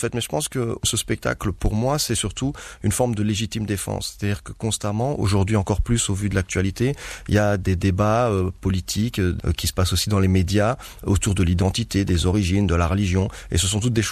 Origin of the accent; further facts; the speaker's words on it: Brussels, Belgium; also born or lived in Lebanon; je dis je viens de Bruxelles. Sauf que Bruxelles, personne connaît.